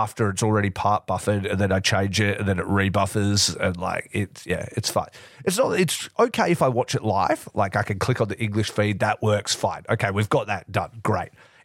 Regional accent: Australia; you are inviting in an Australian man to give you his Australian dollars

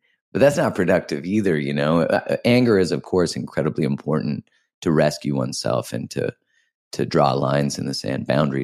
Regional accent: Canada; when I, as a Canadian, I was super judgmental whenever he was elected

